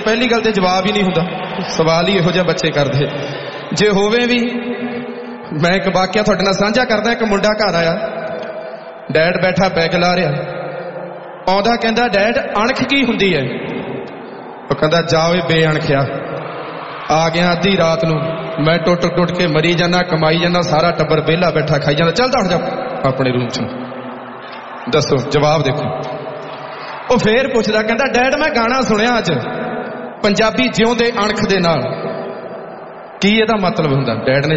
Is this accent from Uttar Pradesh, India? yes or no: no; Punjab, India; born or raised there; moved away as an adult